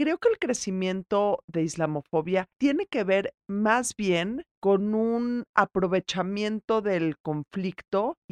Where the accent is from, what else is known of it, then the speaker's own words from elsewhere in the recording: Mexico; yo vivo en México, soy mexicana, me voy a quedar a vivir en México